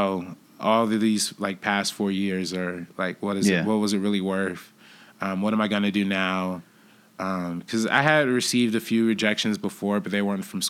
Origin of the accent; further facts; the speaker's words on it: Compton, California, United States; So it's pretty close to where I'm from Compton.